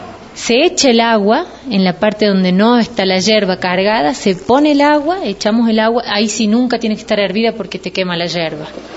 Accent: Córdoba, Argentina; Bueno, mira, yo soy cordobesa, entonces te puedo contar cómo lo hacen en mi provincia el mate

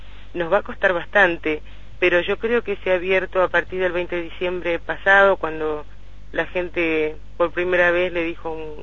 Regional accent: Argentina; gente que se muere de hambre en mi país, es realmente es una cachetada, ¿no?, lo que le pasa a la gente. Así que es bastante delicada la situación socialmente, corren rumores de todo tipo en la Argentina

